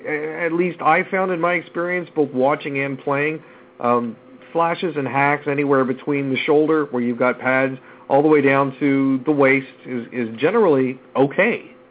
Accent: Canada; Well, we are Canadian.

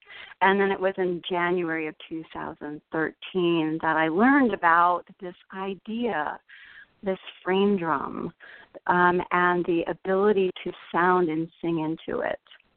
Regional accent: Ann Arbor, Michigan, United States; My hometown is Ann Arbor, Michigan, but I went to Michigan State.

